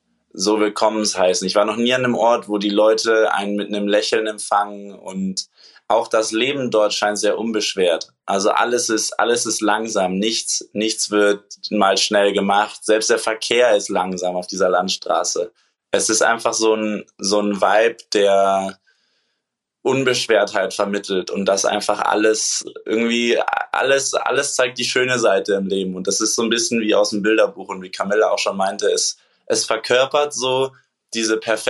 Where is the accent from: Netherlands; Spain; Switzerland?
Spain; Canary Islands; Ich bin auf den Kanaren aufgewachsen, wo die Wellen sehr kraftvoll sein können, vor allem im Winter.